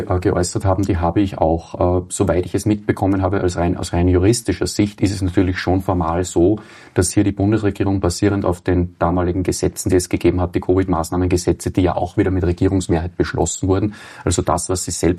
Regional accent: Austria; Und es haben ja auch bei uns in Österreich die Gesundheitsminister gewechselt.

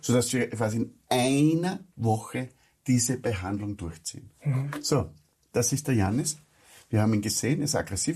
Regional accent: Austria; ich bin Österreicher, ja, das, wir reden normalerweise in einem Bratendialekt.

